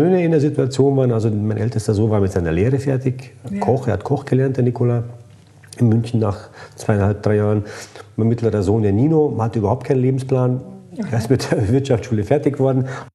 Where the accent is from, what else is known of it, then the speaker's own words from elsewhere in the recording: Croatia; ich fühle mich auch dementsprechend als Kroate.